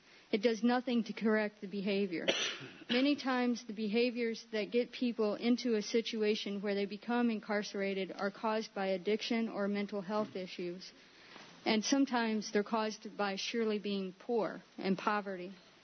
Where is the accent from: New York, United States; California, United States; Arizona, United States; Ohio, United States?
New York, United States; Freeville; and I'm from Freeville.